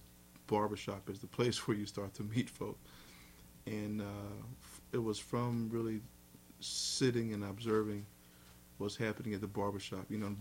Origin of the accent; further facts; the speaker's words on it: Philadelphia, Pennsylvania, United States; also born or lived in Chicago; now in Lancaster, United States; born and raised in Philadelphia, it's a major urban area, and I spent a lot of my professional life, over 10 years, in the Chicago, Illinois area.